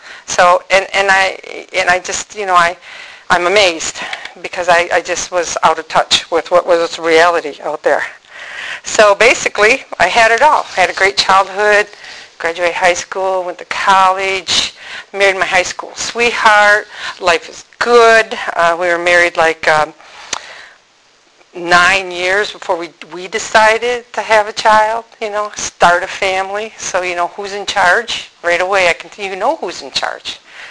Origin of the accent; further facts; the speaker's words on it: Pinconning, Michigan, United States; I'm hail from Tawas, but really Pinconning, which probably means nothing to you guys. Pinconning. Cheese at the north. And we just moved north.